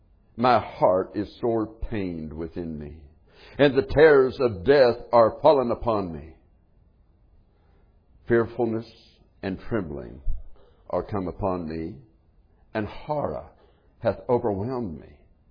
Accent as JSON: {"language": "English", "country": "United States", "tie": "born there", "said": "I do not have a choice in being American. I was born here, but I'm glad I am."}